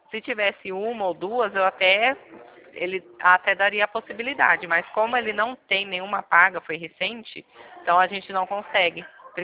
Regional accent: Pirassununga, São Paulo, Brazil; Sou do interior de São Paulo, Pirassununga.

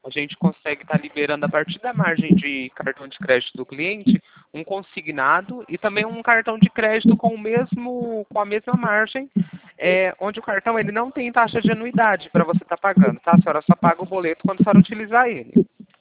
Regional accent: Presidente Prudente, São Paulo, Brazil; Eu sou aqui de Presidente Prudente

